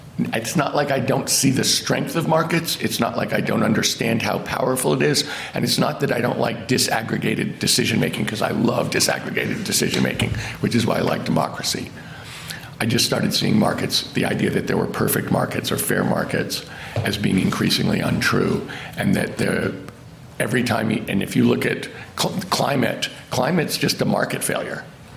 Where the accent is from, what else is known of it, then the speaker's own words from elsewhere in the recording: New York, United States; I mean, I grew up in New York.